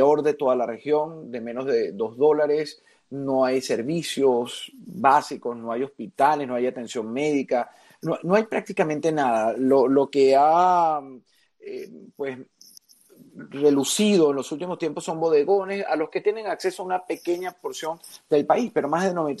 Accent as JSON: {"language": "Spanish", "country": "Venezuela", "said": "no se ha hecho el trabajo que aspiramos como ciudadanos venezolanos para el cese de la usurpación"}